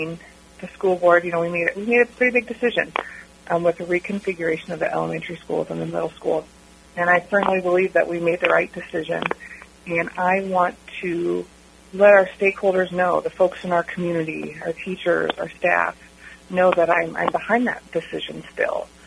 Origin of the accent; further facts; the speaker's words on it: Kalona, Iowa, United States; I grew up in Kelowna. I was born in Iowa City, and I went to Mid Prairie K through 12. I went to Kelowna Elementary. It was then Kelowna Elementary, now Mid Prairie East. I graduated in 1998.